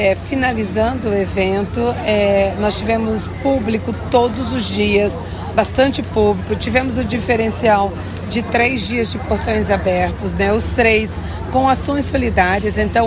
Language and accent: Portuguese; Northeast Region, Brazil; now in Maringá, Brazil; Eu que sou nordestina, eu tenho muito do São João.